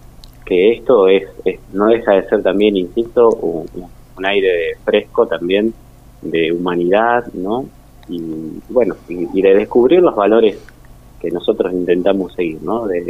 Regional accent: Ushuaia, Tierra del Fuego, Argentina; Yo soy de Ushuaia.

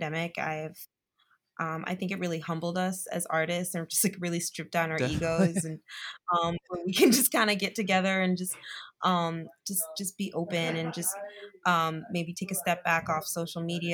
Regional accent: Perth Amboy, New Jersey, United States; No, I'm from Perth Amboy, New Jersey. Born and very raised.

